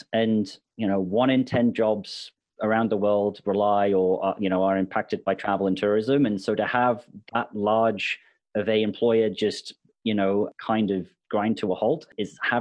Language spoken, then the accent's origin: English; Gabon; also born or lived in Nigeria / Brunei / United Kingdom / Canada; now in Ontario, Canada; So although I went to school in the UK, I mean, I grew up in Gabon and Nigeria and Brunei and spent time in Eastern Russia. And so I moved to Canada after finishing university and lived in Alberta for 12 years. And then now I've moved to Eastern Canada and I'm living in Ontario.